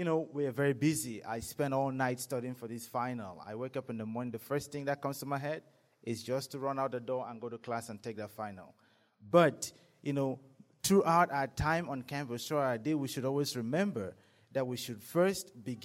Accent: Cameroon; moved away as an adult; now in United States; I come from Cameroon. I come from Cameroon, and as a student, I traveled long ways to come to America. I'm thousands of miles away from home.

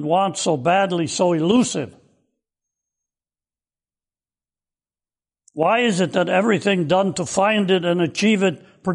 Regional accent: Waukegan, Illinois, United States; And I grew up in Waukegan, Illinois, just a few miles from Chicago

